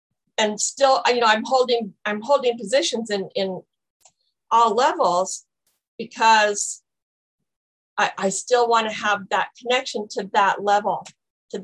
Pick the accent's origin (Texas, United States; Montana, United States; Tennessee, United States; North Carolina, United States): Montana, United States; I'm from Montana, and I'm a grateful member of the Al-Anon program.